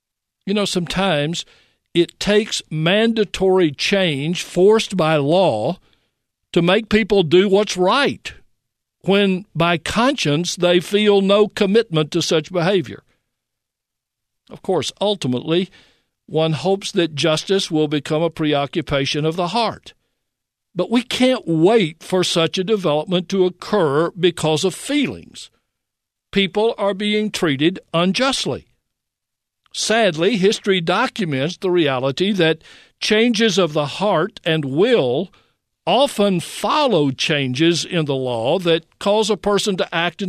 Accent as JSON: {"language": "English", "region": "Tennessee", "country": "United States", "tie": "born or raised there", "said": "growing up in West Tennessee"}